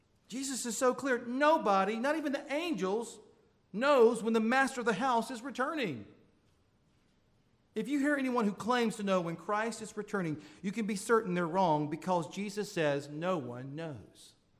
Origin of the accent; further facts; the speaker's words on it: Florida, United States; the church that I grew up in Florida